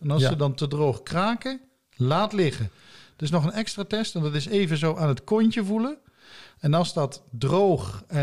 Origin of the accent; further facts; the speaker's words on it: Limburg, Netherlands; Yes, en dat kun je natuurlijk niet helemaal meer aan mij horen. Maar mijn roots liggen in Noord-Limburg. In het land van de lus.